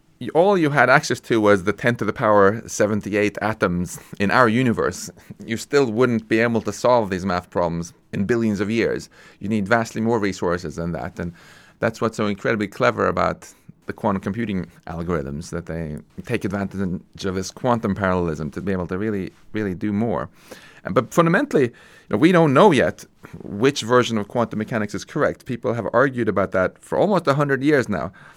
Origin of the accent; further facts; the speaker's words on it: Stockholm, Stockholm County, Sweden; So now all your particles are either in my hometown of Stockholm or they're not.